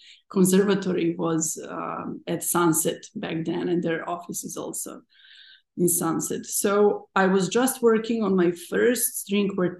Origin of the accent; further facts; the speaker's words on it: Novi Sad, Vojvodina, Serbia; English is a second language; there is a monastery here close to Novi Sad, my hometown.